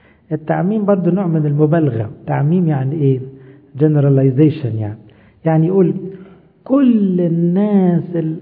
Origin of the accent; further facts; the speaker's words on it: Egypt; عندنا في مصر بقى البلد والحكومة والمرور والحر